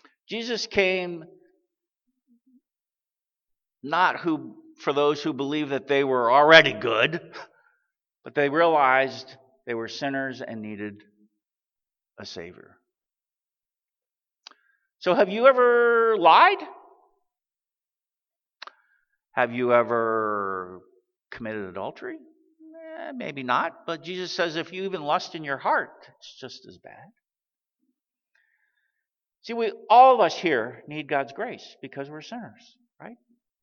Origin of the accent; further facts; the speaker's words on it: Syracuse, New York, United States; born there; kind of where I'm from in central New York. I was born in Syracuse, New York.